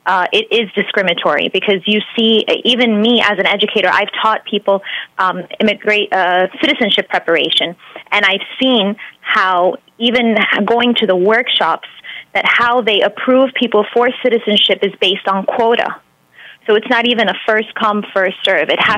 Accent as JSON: {"language": "English", "region": "New York", "country": "United States", "tie": "born or raised there", "said": "And I was born in New York, and I was brought up in an Italian neighborhood. I actually went to Catholic school at Regina Patris in Brooklyn."}